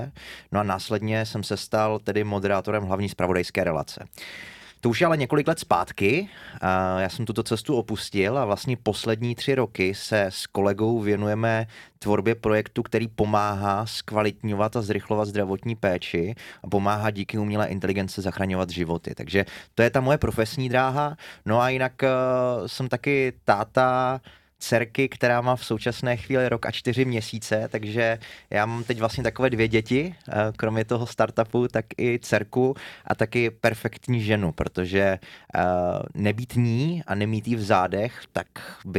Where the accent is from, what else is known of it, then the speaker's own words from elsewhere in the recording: Ostrava, Moravian-Silesian Region, Czechia; accent: Ostrava dialect; Já jsem Ostravák a jsem hrdý na to, že jsem Ostravák.